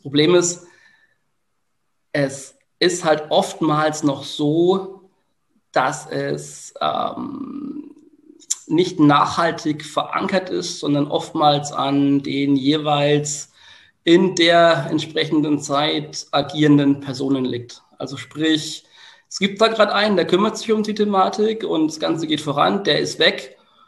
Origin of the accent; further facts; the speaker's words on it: Bamberg, Bavaria, Germany; Ich bin ja immer noch auch in meiner Heimat ein Stück weit aktiv.